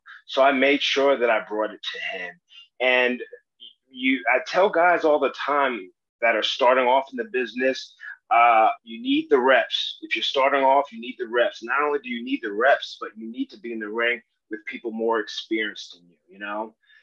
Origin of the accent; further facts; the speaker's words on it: Union Township, New Jersey, United States; I'm from Union Township, New Jersey. So small world.